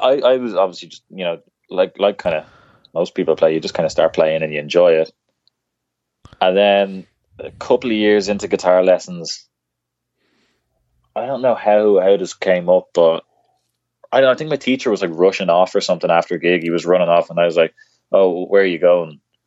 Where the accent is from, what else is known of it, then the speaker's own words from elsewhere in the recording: Dublin, Leinster, Ireland; I grew up in Dublin.